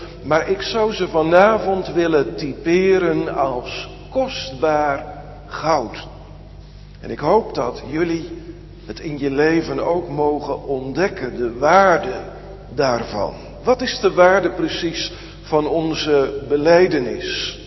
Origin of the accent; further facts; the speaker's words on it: Sliedrecht, South Holland, Netherlands; Vroeger in Sliedrecht, waar ik ben opgegroeid, kwamen mijn broer en ik wel eens bij een man die een kast vol boeken had.